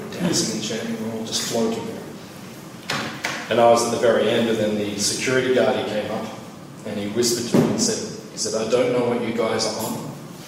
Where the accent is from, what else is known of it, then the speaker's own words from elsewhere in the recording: Melbourne, Victoria, Australia; I was born here in Melbourne, grew up out in the northern suburbs. I was just a normal kid, like everyone else in Melbourne